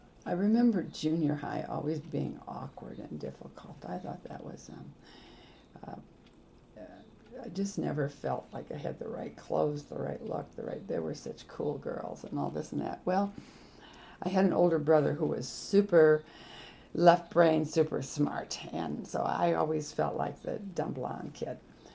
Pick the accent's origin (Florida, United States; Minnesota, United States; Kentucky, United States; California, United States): Minnesota, United States; also born or lived in St. Paul, Minnesota; I was born in St. Paul, Minnesota in 1944.